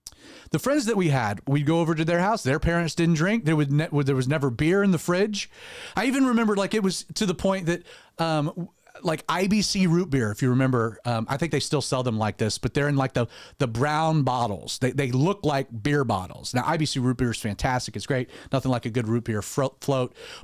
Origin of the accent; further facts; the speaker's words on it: the South, United States; I'm born and bred in the South.